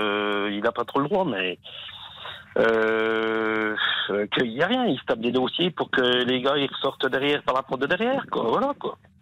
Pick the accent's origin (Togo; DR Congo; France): France; Vesoul, Bourgogne-Franche-Comté; quand on dit qu'on est des Vesoul